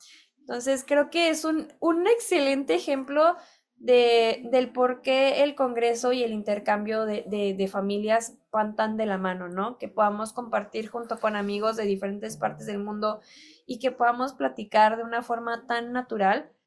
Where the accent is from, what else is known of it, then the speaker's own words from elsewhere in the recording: Mexico; Nosotros como mexicanos nos encanta que platiquen sus experiencias en México